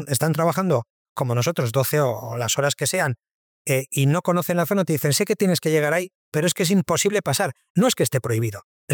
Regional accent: Santurtzi, Basque Country, Spain; la zona que yo conozco, mi territorio, mi pueblo, Bilbao, Santurce, la margen izquierda, la margen derecha.

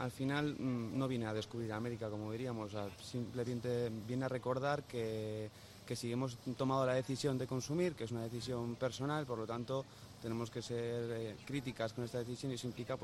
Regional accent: Bilbao, Basque Country, Spain; por lo que yo he transitado también como un bilbaíno más, pues dentro de lo esperado.

